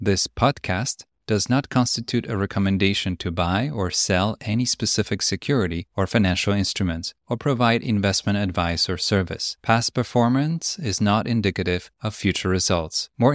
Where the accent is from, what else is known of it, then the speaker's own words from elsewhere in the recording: Poland; My experience growing up in Poland shaped me in many ways.